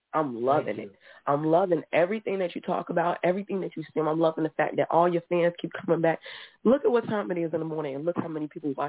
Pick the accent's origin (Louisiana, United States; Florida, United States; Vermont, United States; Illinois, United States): Illinois, United States; Chicago; I'm so proud of you. I'm from Chicago, and I've been hearing your story